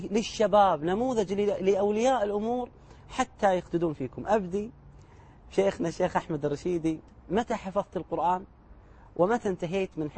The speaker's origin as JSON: {"language": "Arabic", "country": "Kuwait", "said": "احنا في بلدنا الكويت ولله الحمد"}